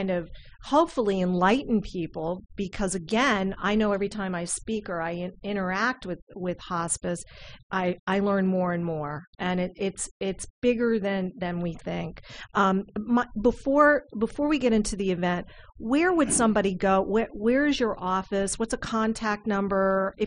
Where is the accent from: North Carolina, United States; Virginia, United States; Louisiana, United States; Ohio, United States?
Louisiana, United States; I am originally from South Louisiana, and many people, including family members of mine, were affected by Katrina.